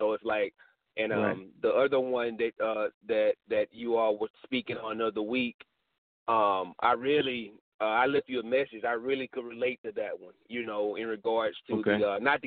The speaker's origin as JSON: {"language": "English", "region": "Michigan", "country": "United States", "tie": "born or raised there", "also_born_or_lived": "Louisiana", "accent": "Michigan", "moved": "yes", "said": "I was uprooted from Michigan when my mom got sick and had to go down to Louisiana"}